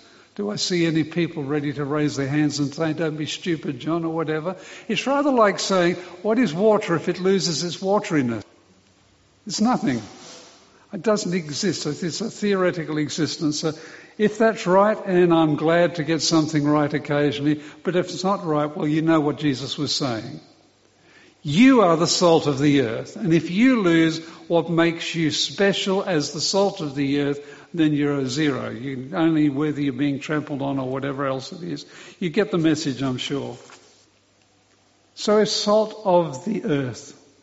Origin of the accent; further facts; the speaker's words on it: London, United Kingdom; I grew up in London, in the inner suburbs of London, went to school there, and it was sort of on the borderline with Cockney territory.